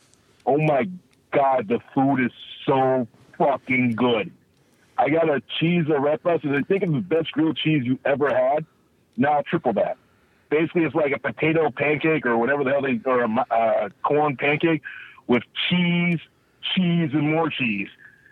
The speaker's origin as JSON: {"language": "English", "town": "Los Angeles", "region": "California", "country": "United States", "said": "from Los Angeles or Cucamonga, wherever."}